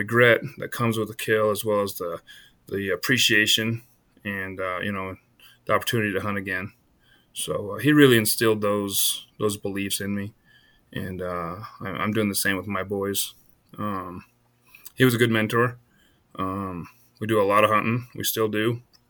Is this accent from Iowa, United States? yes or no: yes; Iowa, United States; I'm actually I was born in Iowa, so I grew up in the heart of the whitetail hardwoods.